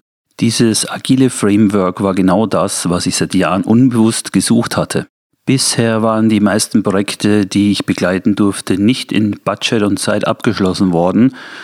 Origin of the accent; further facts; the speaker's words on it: Vienna, Austria; ich stamme aus Österreich, aus Wien